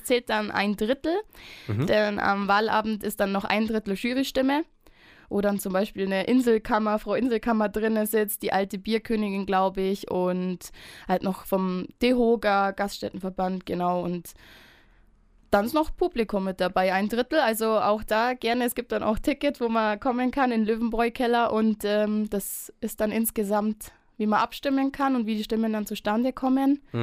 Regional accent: Peiting, Bavaria, Germany; now in Landsberg, Germany; Egal, ob ich jetzt in Landsberg wohne, ich bin in Peiting aufgewachsen, ich bin jeden Tag hierher gefahren nach Garmisch-Partenkirchen.

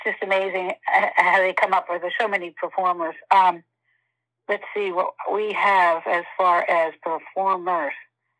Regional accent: Havertown, Pennsylvania, United States; also born or lived in West Philadelphia; I'm from West Philadelphia, and when I was about eight years old, my mom had remarried, and we moved to Havertown, PA. I'm a PA girl.

